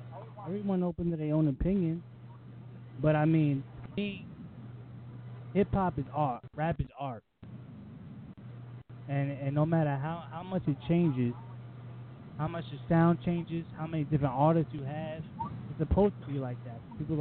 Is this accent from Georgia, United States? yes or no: no; New York, United States; now in Connecticut, United States; I'm from New York, bro. I live in Connecticut.